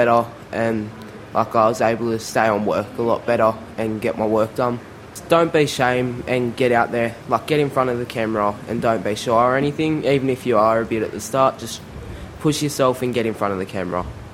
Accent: Bega, New South Wales, Australia; I'm 13 years old and I'm from Bega.

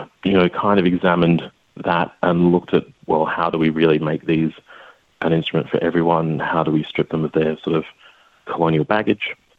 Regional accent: Perth, Western Australia, Australia; now in Melbourne, Australia; So I'm mostly Noongar, Yamashin Wongai on my father's side. So originally from Perth and now living and working on Bunurong country in Melbourne.

